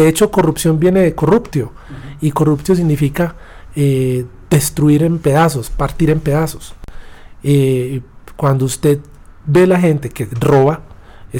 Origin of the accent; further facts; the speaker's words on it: Colombia; porque yo soy colombiano, o sea, yo nací aquí, y gran parte pues del éxito mío, quiera o no, así yo haya estudiado por fuera, así me hayan pasado todo, pues es, yo nací aquí.